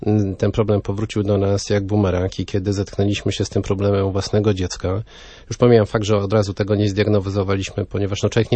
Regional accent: Toruń, Kuyavian-Pomeranian Voivodeship, Poland; zaobserwować tego typu procesy wśród swoich kolegów, bo jestem z Torunia.

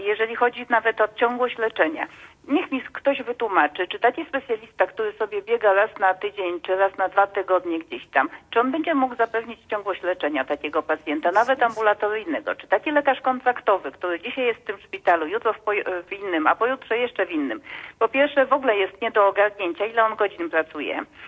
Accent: Lublin, Lublin Voivodeship, Poland; z Lublina. Akurat ja jestem lekarzem specjalistą, akurat pochodzę z Lublina i z rodziny lekarskiej

